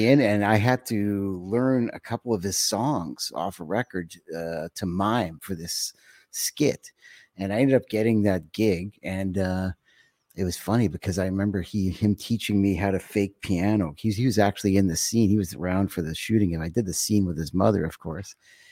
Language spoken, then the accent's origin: English; Winnipeg, Manitoba, Canada; who's from my hometown, he's a Canadian icon.